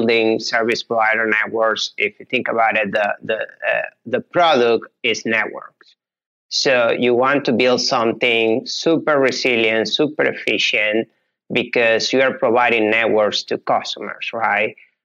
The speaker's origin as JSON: {"language": "English", "country": "Venezuela", "second_language": "English", "said": "So I'm originally from Venezuela. That's in South America."}